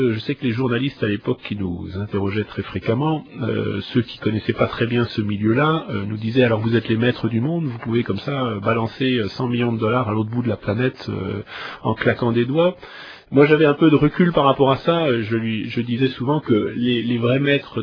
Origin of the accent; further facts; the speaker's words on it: New York, United States; also born or lived in Paris / Haute-Savoie; now in Marseille, France; Mais mon père est américain, ma mère est française. J'ai la double nationalité. Mon enfance s'est déroulée à New York, la ville de New York, où mon père était banquier.